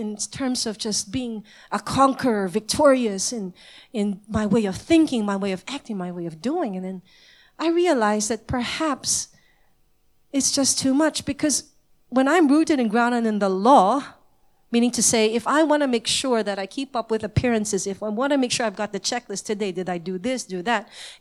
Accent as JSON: {"language": "English", "country": "Singapore", "said": "Now, I come from Singapore, and this is every consumer's demand."}